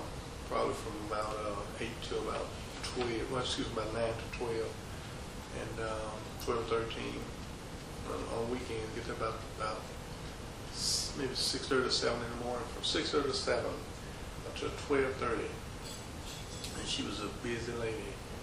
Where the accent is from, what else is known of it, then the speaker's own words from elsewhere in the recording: Coahoma, Mississippi, United States; Coahoma, Mississippi, this community.